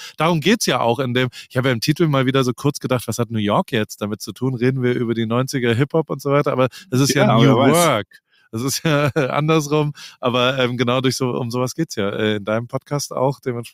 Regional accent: Heidelberg, Baden-Württemberg, Germany; born or raised there; now in Newport Beach, United States

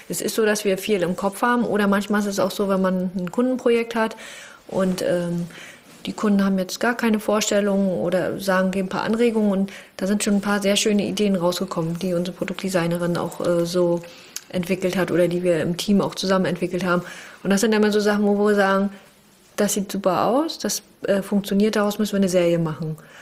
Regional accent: Wismar, Mecklenburg-Vorpommern, Germany; Ja, wir lieben Wismar, wir kommen aus Wismar, und wir wären gar nicht auf die Idee gekommen, irgendwo anders das zu machen.

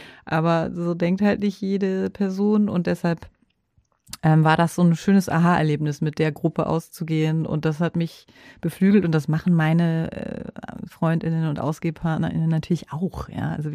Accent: Göttingen, Lower Saxony, Germany; born there; zu verwechseln mit meiner Geburtsstadt

